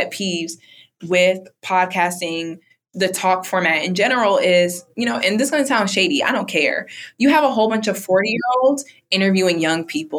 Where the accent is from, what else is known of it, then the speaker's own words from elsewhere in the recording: Bronx, New York, United States; Like, we're both Black women, or we're both from the Bronx.